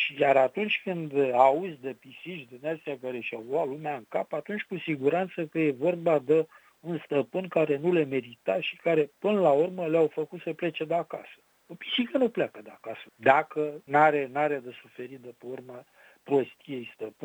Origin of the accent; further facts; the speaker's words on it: Medgidia, Constanța County, Romania; am crescut cu pisici în Megidia.